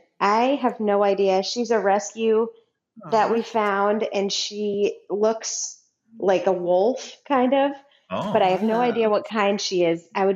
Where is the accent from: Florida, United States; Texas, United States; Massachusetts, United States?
Massachusetts, United States; Norwood; moved away as an adult; also born or lived in Connecticut / California; I grew up outside of Boston, a town called Norwood, and spent all the way up until college there. And then for college, I just went a little bit, a little ways away to Connecticut. So I'm a Northeasterner for the most part of my life.